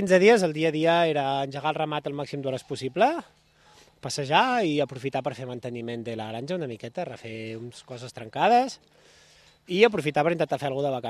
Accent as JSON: {"language": "Catalan", "town": "Ripollet", "region": "Catalonia", "country": "Spain", "tie": "born or raised there", "also_born_or_lived": "Barcelona", "said": "Jo sóc de prop de la capital, jo sóc nascut a Barcelona, criat a Ripollet, però després he voltat, a la que vaig sortir de casa ja no hi vaig tornar."}